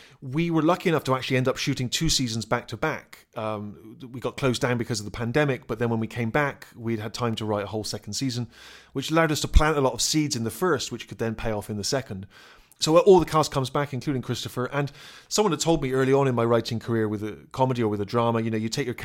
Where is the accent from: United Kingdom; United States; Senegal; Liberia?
United Kingdom; Bristol, South West England; moved away as an adult; I'd grown up in Bristol. Everyone spoke the same way. And I went to university and discovered that my accent was considered slightly parochial and kind of... I was sort of considered a yokel.